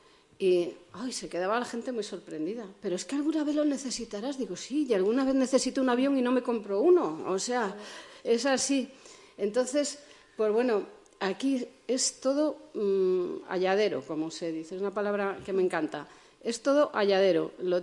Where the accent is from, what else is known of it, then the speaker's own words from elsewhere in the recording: Puente San Miguel, Cantabria, Spain; yo nací, mi casa en Puente San Miguel estaba al ladito, encima del río Saja. Yo nací en casa.